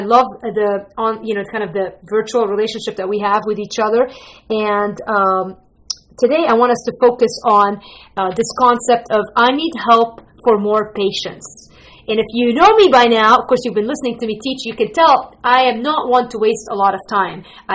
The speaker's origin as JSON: {"language": "English", "country": "Lebanon", "also_born_or_lived": "Green Bay, United States", "second_language": "English", "moved": "yes", "lives_now": "Chicago, United States", "said": "my country of origin, but it is Lebanese. I'm from Lebanon, and moved to Green Bay, Wisconsin, which pretty much kind of messes me up completely, and now live in Chicago"}